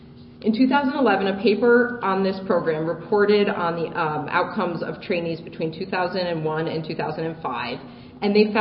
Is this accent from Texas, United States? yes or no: no; Chicago, Illinois, United States; I grew up in Chicago, and when I decided to return home for residency